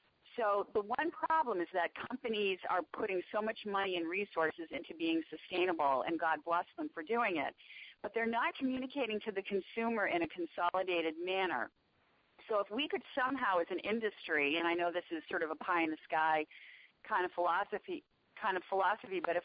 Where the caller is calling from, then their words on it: Newton, Massachusetts, United States; We're calling in from LaSalle College in Newton, Massachusetts.